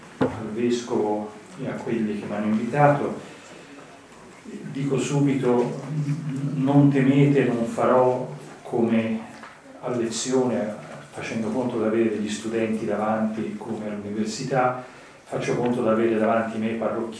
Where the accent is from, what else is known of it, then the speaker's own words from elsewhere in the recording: Florence, Tuscany, Italy; Io sono fiorentino e se voi venite a Firenze